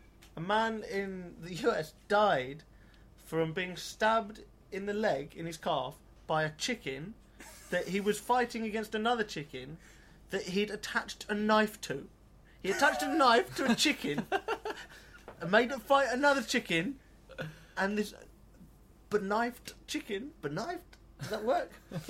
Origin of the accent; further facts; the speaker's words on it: London, United Kingdom; We're from South London. We've got knives.